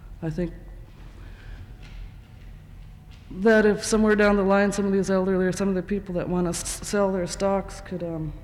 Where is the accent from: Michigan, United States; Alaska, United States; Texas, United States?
Alaska, United States; Klawock; now in Craig, United States; I was born and raised in Kluwak. I belong to Kluwak Hinya Corporation, but I live in Craig